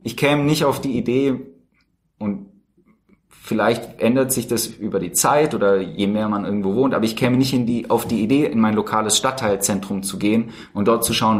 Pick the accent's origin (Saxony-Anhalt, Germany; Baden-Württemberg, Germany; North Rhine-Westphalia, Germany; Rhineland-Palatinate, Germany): Baden-Württemberg, Germany; Also ich komme ja auch selber vom Dorf, aber vielleicht nicht ganz so. Also ich bin aufgewachsen im Speckgürtel von Tübingen, in der Nähe von Stuttgart.